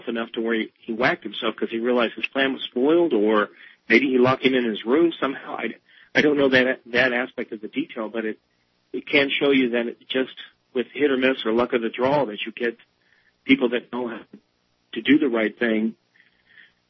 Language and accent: English; Illinois, United States; he's buried, ironically, just outside of my hometown in central Illinois.